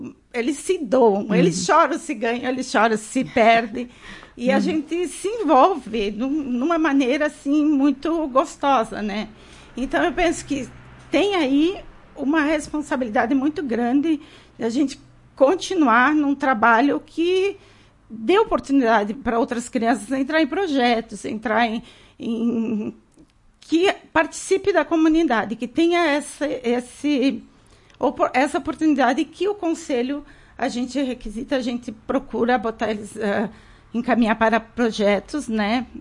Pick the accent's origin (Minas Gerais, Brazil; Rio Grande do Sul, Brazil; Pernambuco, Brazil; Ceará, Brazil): Rio Grande do Sul, Brazil; Eu vim de Passo da Laje, Ibirapuitã.